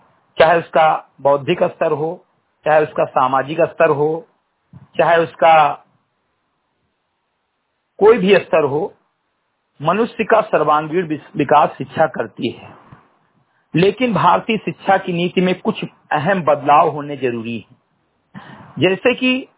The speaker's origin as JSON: {"language": "Hindi", "region": "Uttar Pradesh", "country": "India", "tie": "born or raised there", "said": "ग्राम सभा सिमरी घटाई विकासखंड मेनपुरवा जनपद बहराइच का मूल निवासी हूं"}